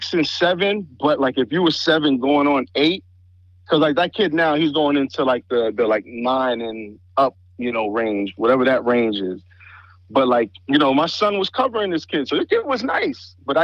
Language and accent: English; Bronx, New York, United States; Yes, I'm Spanish, but I'm also from the Bronx, but I'm from the area that they basically call Little Jamaica. So, I basically grew up around, like, Jamaicans, Haitians, Puerto Ricans